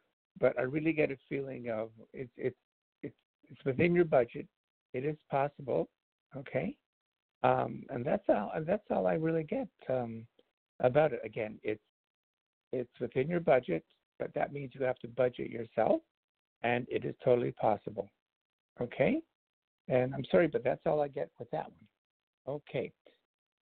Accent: Canada; Now, I just have to tell you that because I'm a Canadian, eh?

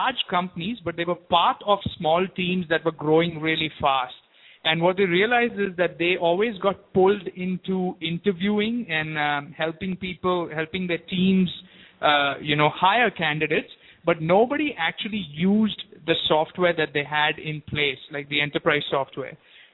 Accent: India; moved away; And I'm originally from India.

